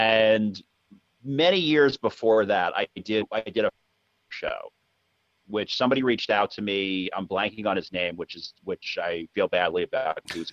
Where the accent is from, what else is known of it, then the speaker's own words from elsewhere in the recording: New York, United States; I hail from New York. That is where I am born and raised and where I reside. So I never left, essentially.